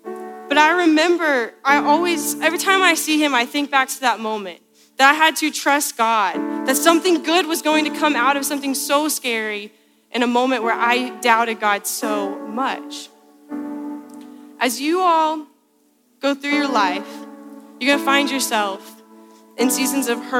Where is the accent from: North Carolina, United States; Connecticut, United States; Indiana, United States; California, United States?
Indiana, United States; I'm from Indiana, so it's different than the children's hospital you all use, but it was hours away.